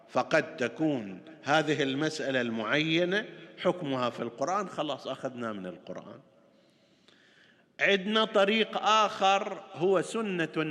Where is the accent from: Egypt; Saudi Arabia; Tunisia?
Saudi Arabia; Qatif, Eastern Province; وكانت منتشرة هنا أيضا عندنا في القطيف ومناطقها المختلفة إلى أوقات قريبة